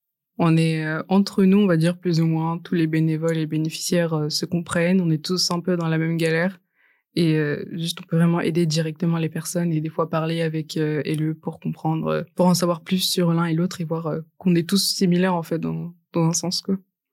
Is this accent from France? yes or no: yes; Quimper, Brittany, France; now in Rennes, France; Je viens de Quimper, qui est à 2h30 de Rennes en train.